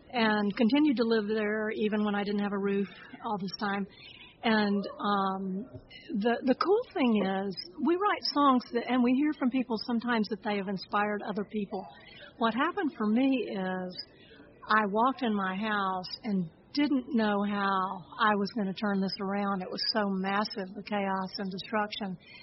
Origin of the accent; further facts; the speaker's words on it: Alabama, United States; goes back to my growing up in Alabama, where I ran around in the woods kind of like a feral child